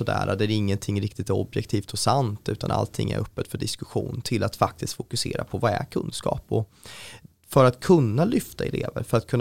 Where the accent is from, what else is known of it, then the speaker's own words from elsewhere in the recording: Skövde, Västra Götaland County, Sweden; hemma i Skövde i min hemkommun, på min gamla kommunala gymnasieskola